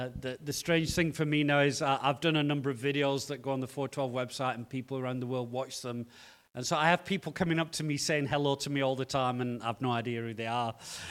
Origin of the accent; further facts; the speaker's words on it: England, United Kingdom; now in Cape Town, South Africa; I grew up in the north of England, grew up from a very young age knowing Jesus.